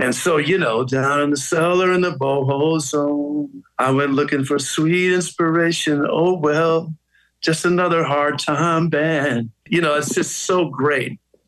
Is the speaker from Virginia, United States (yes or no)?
yes; Virginia, United States; I was asked to play, I'm from Virginia, with the Richmond Symphony.